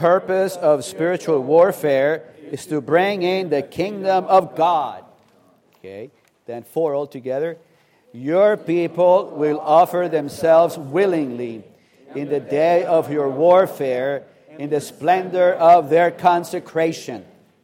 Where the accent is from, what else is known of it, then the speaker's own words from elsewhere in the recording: Newington, Connecticut, United States; I'm from Newington, Connecticut.